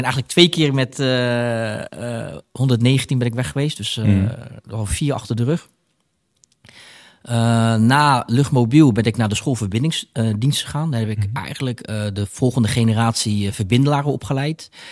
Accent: Rotterdam, South Holland, Netherlands; ik kom uit Rotterdam, kom uit Spangen.

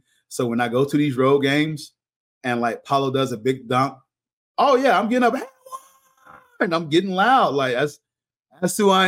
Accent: Orlando, Florida, United States; I'm from Orlando and I'm not from here, but I've been enjoying the city.

